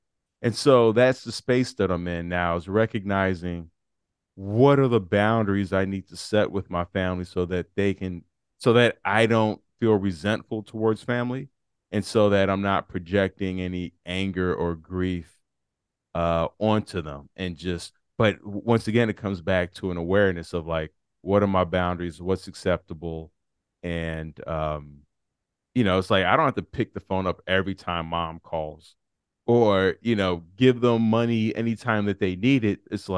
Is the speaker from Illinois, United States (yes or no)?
yes; Chicago, Illinois, United States; You know, I'm from Chicago, so I grew up on The Godfather, Miller's Crossing